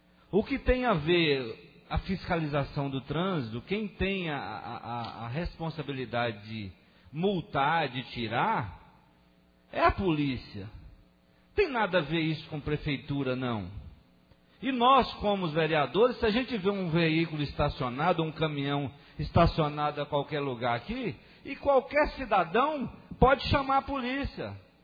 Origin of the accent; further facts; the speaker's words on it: Arinos, Minas Gerais, Brazil; tem muitos anos que eu moro em Arinos, nasci em Arinos, fui ainda criança, mas voltei para Arinos